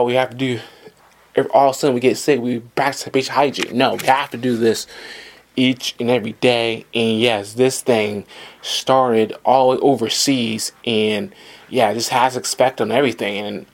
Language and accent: English; Georgia, United States; I put it that at my home state of Georgia, Atlanta Motor Speedway